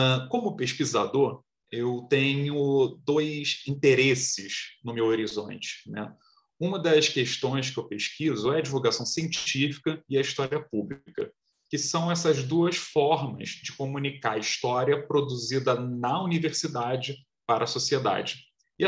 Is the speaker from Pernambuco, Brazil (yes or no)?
no; Rio de Janeiro, Brazil; eu tenho 39 anos, eu sou natural do Rio de Janeiro